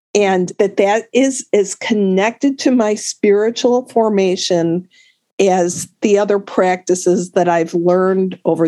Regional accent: United States; I'm an American. I know how to do an individual.

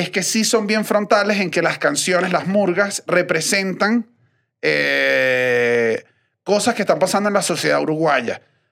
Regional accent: Venezuela; ¿Por qué soy venezolano?

